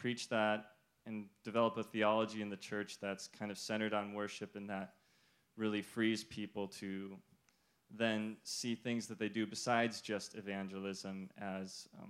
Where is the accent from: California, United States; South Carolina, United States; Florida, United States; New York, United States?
California, United States; Santa Barbara; I'm from Santa Barbara.